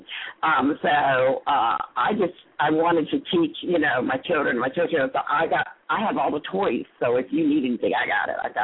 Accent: Miami, Florida, United States; born there; also born or lived in Buffalo, New York; from as far east as Key West, I was born in Miami, to as far north to live in Buffalo, New York.

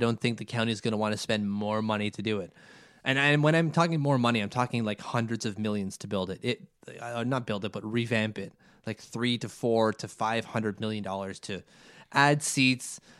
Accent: Ottawa, Ontario, Canada; we come from Ottawa, the same place, please.

